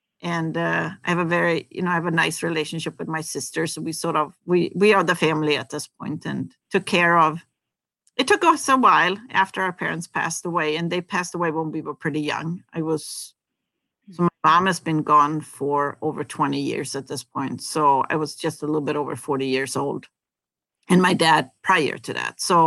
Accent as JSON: {"language": "English", "town": "Gothenburg", "region": "Västra Götaland", "country": "Sweden", "tie": "born or raised there", "second_language": "English", "said": "one of my sisters live in Gothenburg or outside Gothenburg, where I grew up on the West Coast."}